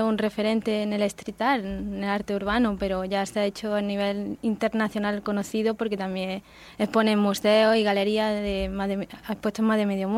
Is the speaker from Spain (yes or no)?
yes; Linares, Andalusia, Spain; Jaén. Soy de Linares, Jaén.